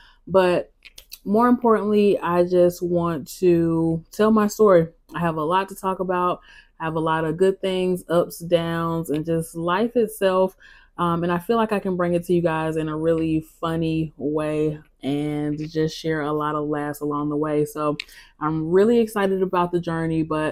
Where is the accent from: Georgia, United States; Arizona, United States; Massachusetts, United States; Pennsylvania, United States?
Georgia, United States; Atlanta; For y'all that don't know me … I am 29. I am from Atlanta.